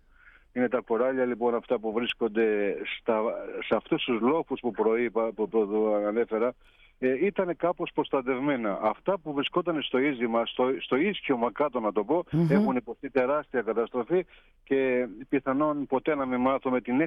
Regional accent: Ikaria, North Aegean, Greece; Δηλαδή, στο νησί μου την Ικαρία λένε ότι τη θάλασσα δεν γνωρίζουμε μέχρι τους αστράγαλους.

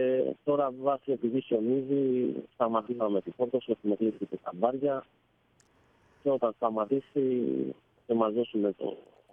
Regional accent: Greece; Μόνο εγώ είμαι Έλληνας.

